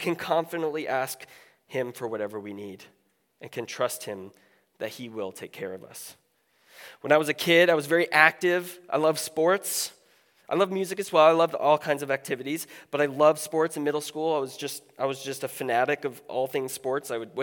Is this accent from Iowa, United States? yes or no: yes; Iowa, United States; I grew up in Iowa where hockey was like not a thing. I grew up like 15 minutes from the Minnesota border